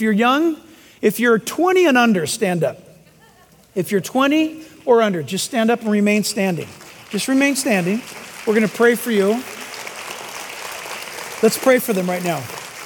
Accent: United States; First of all, as an American, Thanksgiving is the one and only official holy day of our country.

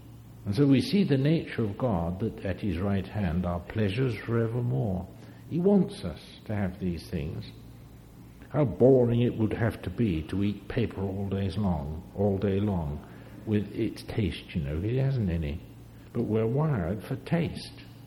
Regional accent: England, United Kingdom; born there; moved away; also born or lived in Switzerland; I've lived in England I was born in England, but we lived in Switzerland for 44 years.

